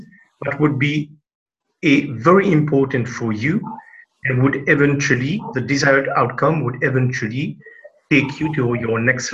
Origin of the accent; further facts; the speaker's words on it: Mauritius; I am from Mauritius.